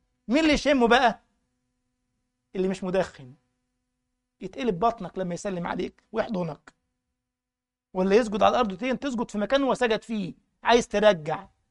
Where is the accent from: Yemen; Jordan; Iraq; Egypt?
Egypt; فتذكرت إن أذكر قديما كان عندنا في مصر حاجة اسمها المدابغ